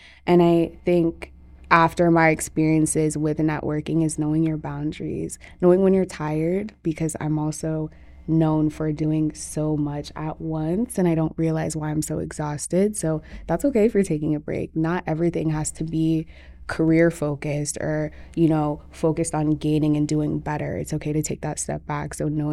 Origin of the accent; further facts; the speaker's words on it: Iowa, United States; I am Ghanaian American, so unfortunately was born in Iowa.